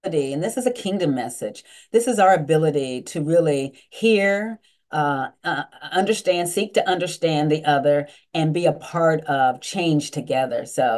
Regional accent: United States; I grew up in the Western Pennsylvania, Eastern Ohio region of the country. It's 95% white.

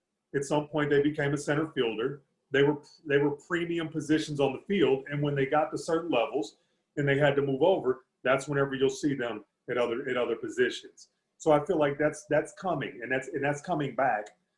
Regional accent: St. Louis, Missouri, United States; I mean, obviously we're from St. Louis. Anybody from St. Louis understands what those barriers look like.

